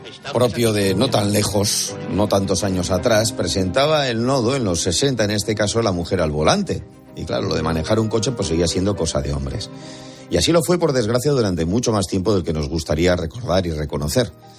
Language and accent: Spanish; Bilbao, Basque Country, Spain; Los conocidos, en mi caso, azulitos de mi tierra, Bilbao